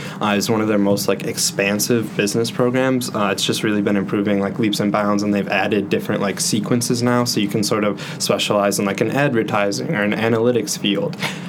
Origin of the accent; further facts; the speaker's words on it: Aurora, Illinois, United States; also born or lived in Romania; I wasn't even born in America. I was born in Romania. I was adopted like very early on. Lived most of my life in the Chicago suburbs area. So I'm from Aurora. So just a little bit under 2 hours away from here.